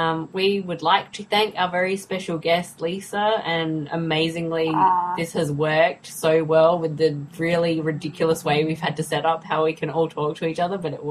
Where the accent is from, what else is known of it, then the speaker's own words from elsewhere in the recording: Australia; I'm actually Australian, and so is Bede.